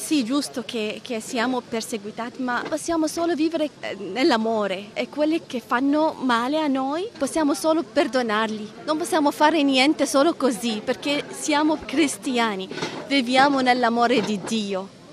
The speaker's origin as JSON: {"language": "Italian", "country": "Iraq", "said": "io vengo dall'Iraq."}